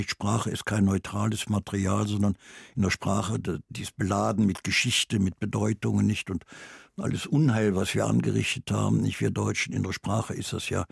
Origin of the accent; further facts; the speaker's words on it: Germany; ich fahre ungern, eigentlich fahre ich ganz ungern sogar hin, weil ich als Deutsche dort mir wieder nachsagen lassen muss, ihr seid ja dran schuld und so.